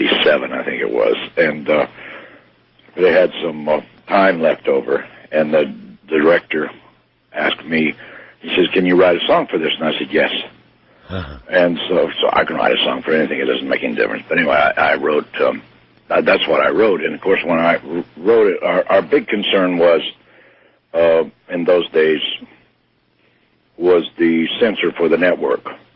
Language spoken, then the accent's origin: English; the South, United States; accent: Southern; I said, you know, I'm a Southerner. I say in and end the same way.